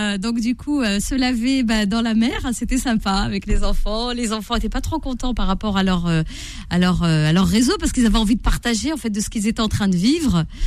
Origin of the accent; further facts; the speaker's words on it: Corsica, France; J'étais en Corse, donc retour aux sources, parce que j'ai grandi en Corse.